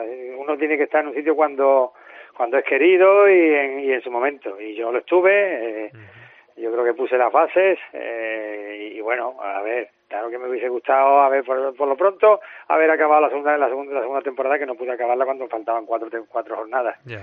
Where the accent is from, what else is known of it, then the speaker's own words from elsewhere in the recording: Cádiz, Andalusia, Spain; moved away as an adult; Yo toda mi vida, desde que me hice futbolista y me fui de Cádiz a los 22 años, pues he estado siempre fuera y he vuelto en verano y en Navidades.